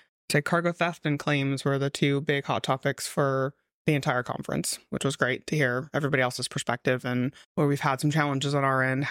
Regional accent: Columbus, Ohio, United States; From Columbus. Went to school locally on the southwest side of Columbus.

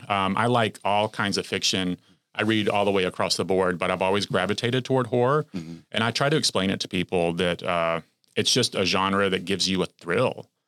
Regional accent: Wamba, Texas, United States; I was born in Texarkana many, many years ago, actually in a little community called Wamba, Texas.

